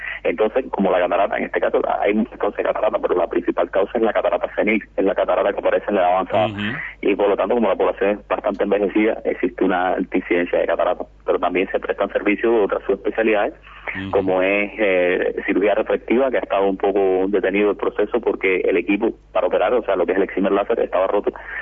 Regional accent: Holguín, Cuba; Yo vengo de Holguín, la ciudad de Holguín, que es del norte oriental del país.

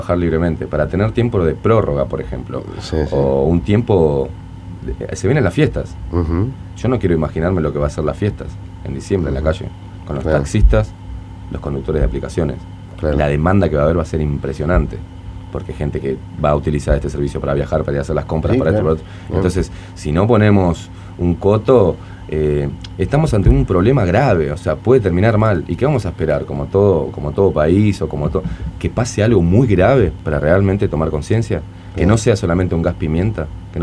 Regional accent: Uruguay; como uruguayos

